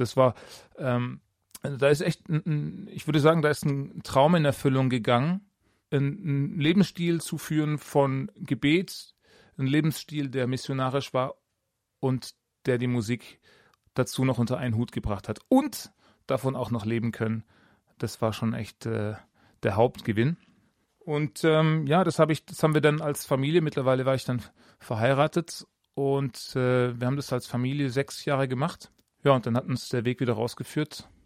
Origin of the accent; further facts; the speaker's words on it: Ravensburg, Baden-Württemberg, Germany; Also ich bin in Ravensburg aufgewachsen.